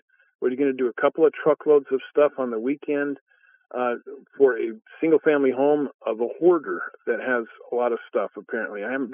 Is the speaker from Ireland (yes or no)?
no; Utah, United States; born there; Well, I was born in Utah. I live in Maryland.